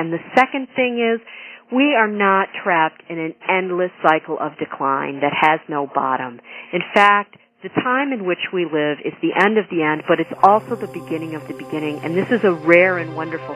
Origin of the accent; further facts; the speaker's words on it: Chicago, Illinois, United States; I was very reluctant to deem Chicago a Ren-Gen city because I thought, you know, well, it's my hometown.